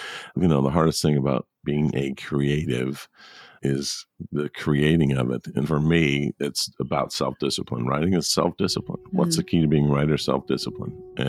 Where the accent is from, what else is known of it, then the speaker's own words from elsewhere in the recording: Buena Park, California, United States; also born or lived in Culver City / Phoenix; More Orange County than I was born in Culver City, but we moved to Buena Park and then lived in Phoenix from the time I was 9 to 16. My dad got transferred. Then we moved back, back to Orange County.